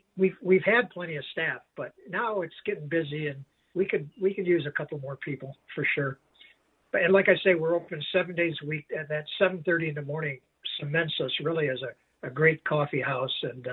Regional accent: Detroit, Michigan, United States; I grew up on Woodingham Drive in Detroit, and the Marygrove was in that neighborhood.

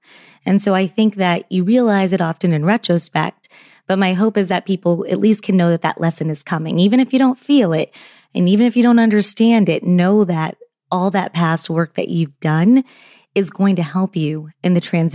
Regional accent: Los Angeles, California, United States; We had yoga classes in elementary school because I'm from Los Angeles.

